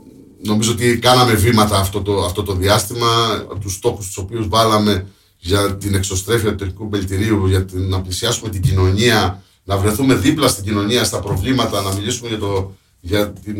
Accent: Crete, Greece; ντρεπόμουν να πω ότι είμαι από την Κρήτη

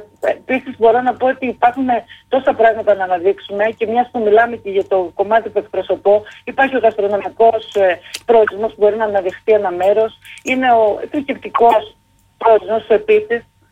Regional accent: Heraklion, Crete, Greece; Δεν θέλω η πόλη μου να είναι κάτι ξεχωριστό. Να είναι ένα προορισμό από αυτό που σα είπα προηγουμένω, που και οι ντόπιοι αλλά και οι τουρίστε θα λένε πάμε στο Ηράκλειο

